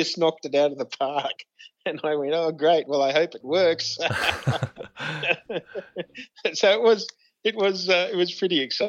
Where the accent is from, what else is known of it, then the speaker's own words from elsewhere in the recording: Australia; as an Aussie